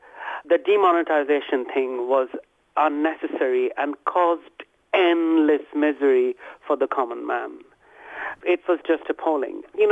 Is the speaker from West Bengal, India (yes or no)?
yes; Kolkata, West Bengal, India; So where I was growing up in West Bengal, in Calcutta